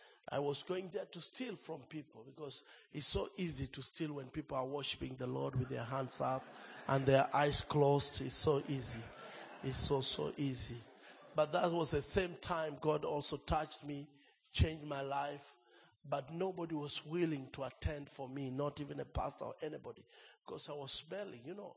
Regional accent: Kenya; born there; I was born in Kenya, and at the age of 8, my parents had an accident

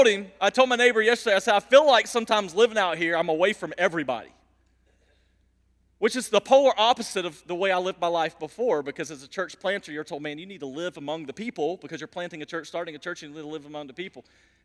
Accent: Warner Robins, Georgia, United States; I'm a city boy. I grew up in Warner Robins. Can you really call that a city boy?

